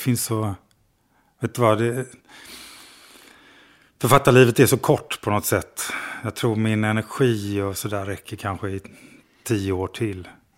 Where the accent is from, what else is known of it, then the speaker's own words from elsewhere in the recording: Falkenberg, Halland County, Sweden; Jag skulle gärna vilja återvända till min hemstad Falkenberg igen.